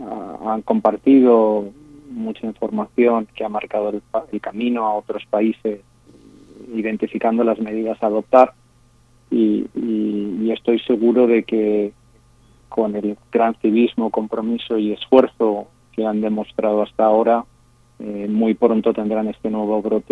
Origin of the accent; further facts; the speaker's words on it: Spain; Yo soy abogado de origen español